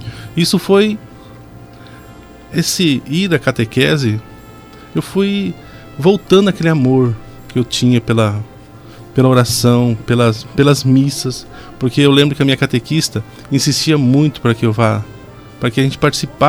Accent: Amambai, Mato Grosso do Sul, Brazil; Eu sou natural de Amambai, nascido e criado em Amambai. … meu pai é … A minha mãe, natural de Amambai também. O meu pai é baiano

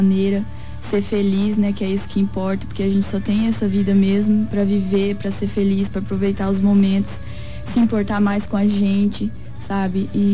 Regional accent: Indápolis, Mato Grosso do Sul, Brazil; Eu sou de Indápolis, mais especificadamente da Colônia Zanata.

